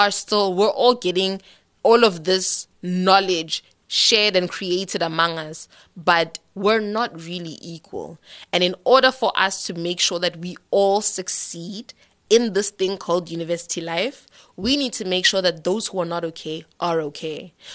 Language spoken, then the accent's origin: English; Johannesburg, Gauteng, South Africa; now in Port Elizabeth, South Africa; I'm from Joburg, so homelessness is something that I'm very familiar with, yes.